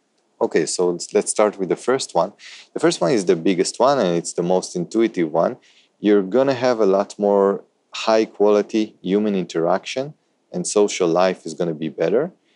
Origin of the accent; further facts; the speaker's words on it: Israel; accent: Israeli; first language Hebrew; English is a second language; My native language is Hebrew. I speak relatively good English, although you can notice the Israeli accent and the lack of vocabulary